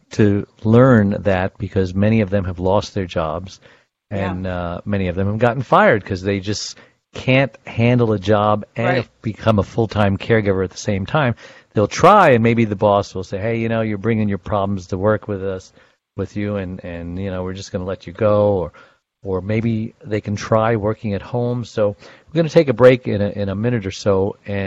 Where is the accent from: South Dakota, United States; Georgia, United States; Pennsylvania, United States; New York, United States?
New York, United States; Brooklyn; born there; And I was born in Brooklyn.